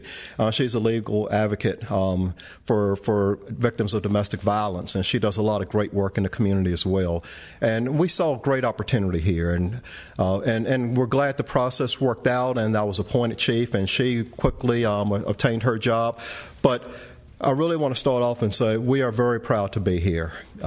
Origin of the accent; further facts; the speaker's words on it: Lynchburg, Virginia, United States; But I'm originally from Lynchburg, not too far away